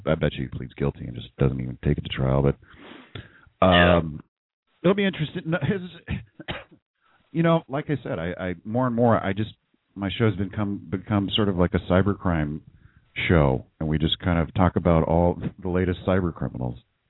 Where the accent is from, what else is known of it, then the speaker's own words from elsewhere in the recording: California, United States; I lived here in California. I grew up in California, lived here my whole life.